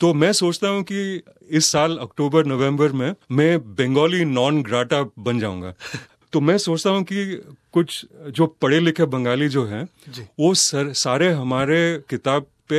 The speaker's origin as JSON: {"language": "Hindi", "region": "Rajasthan", "country": "India", "tie": "born or raised there", "also_born_or_lived": "Delhi", "said": "और मैं राजस्थान में बड़ा हुआ हूँ"}